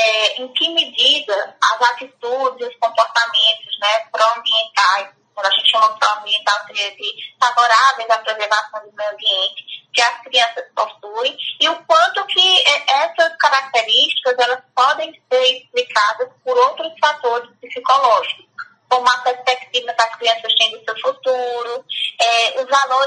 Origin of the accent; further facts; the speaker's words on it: Paraíba, Brazil; Como eu vim de uma região, eu sou da Paraíba, e lá eu comecei a observar, ao chegar aqui